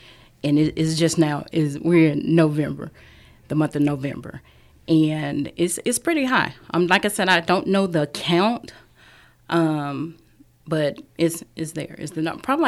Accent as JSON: {"language": "English", "town": "Columbus", "region": "Georgia", "country": "United States", "tie": "born or raised there", "said": "I am from Columbus, Georgia. I was raised and born here. I've been here for 47 years."}